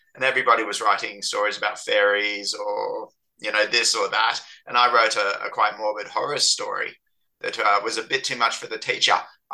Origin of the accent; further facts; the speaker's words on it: United States; I can remember when I was in year 5 or so. I grew up in America